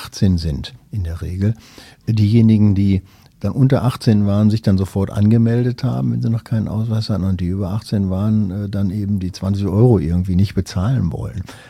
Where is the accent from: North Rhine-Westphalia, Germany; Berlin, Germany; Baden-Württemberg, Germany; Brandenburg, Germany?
North Rhine-Westphalia, Germany; Oberhausen; ich bin relativ im Grünen groß geworden, zwar in der Großstadt in Oberhausen, aber direkt neben einem Wald gewohnt, den sogenannten Dunkelschlag.